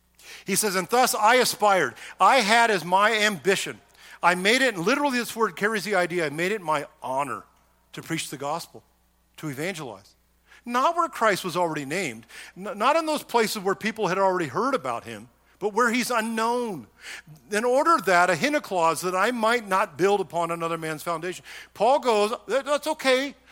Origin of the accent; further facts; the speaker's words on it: California, United States; if it was gorgeous weather all the time, like where we grew up in the Bay Area, you could meet all year round.